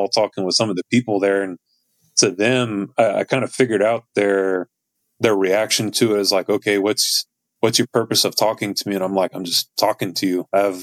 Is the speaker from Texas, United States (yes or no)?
yes; Texas, United States; I was like, I'm from Texas. And it's like, you can tell how friendly I am. You know, it's like, I'm, you know, born and raised here.